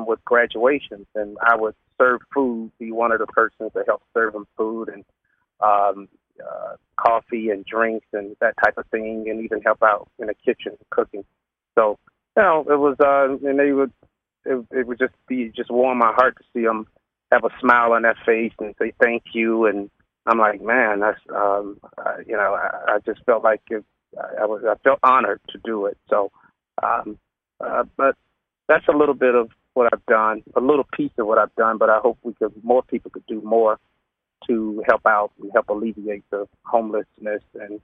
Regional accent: Atlanta, Georgia, United States; now in California, United States; of course. I'm actually originally from Atlanta, Georgia. I've been living here in California for about 18 years now

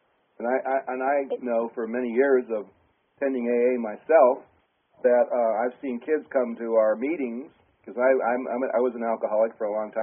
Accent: Ann Arbor, Michigan, United States; I'm from Michigan. I remember that.

